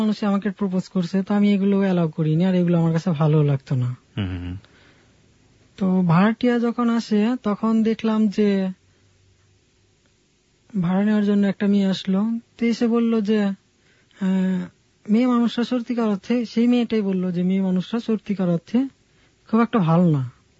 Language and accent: Bangla; Dhaka, Dhaka Division, Bangladesh; আমি পুরন ঢাকার স্থানীয়, লালবাগে থাকি।